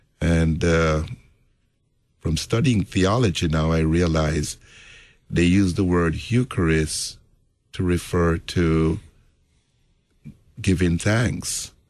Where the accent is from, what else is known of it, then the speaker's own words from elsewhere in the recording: Jamaica; And went also to Catholic school pretty much all my childhood life in Jamaica.